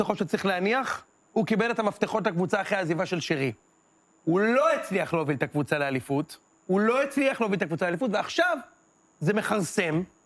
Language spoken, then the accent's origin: Hebrew; Or Akiva, Haifa District, Israel; אני והוא גדלנו ביחד באור עקיבא.